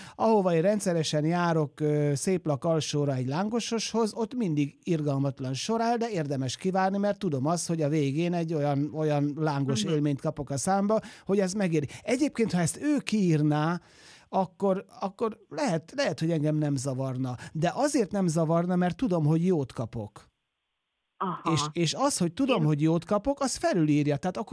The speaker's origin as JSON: {"language": "Hungarian", "region": "Zala", "country": "Hungary", "said": "én zalai gyerek vagyok"}